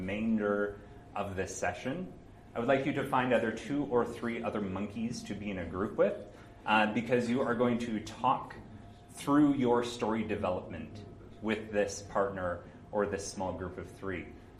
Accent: Canada; now in Germany; I'm originally from Canada, currently living in Germany. In about a month, moving to Belgium

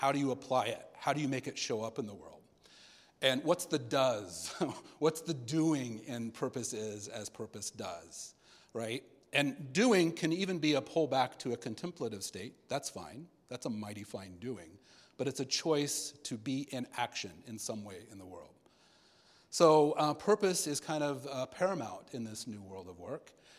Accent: United States; For those of you that don't know me, I'm an entrepreneur from the States.

